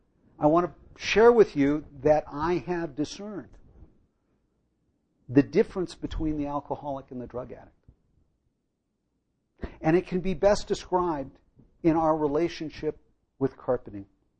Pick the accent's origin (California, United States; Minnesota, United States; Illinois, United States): California, United States; Now, I know that I'm from California